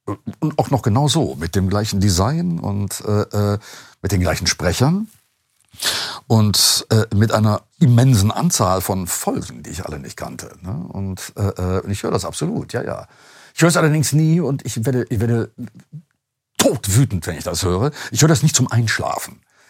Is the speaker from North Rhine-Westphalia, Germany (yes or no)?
yes; Duisburg, North Rhine-Westphalia, Germany; Ich komme aus Duisburg